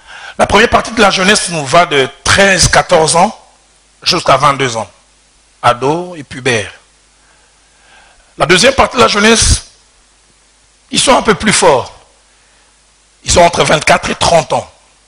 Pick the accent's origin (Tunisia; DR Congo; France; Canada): DR Congo; Kinshasa; C'est pour ça que je dis, moi, je viens de Kinshasa.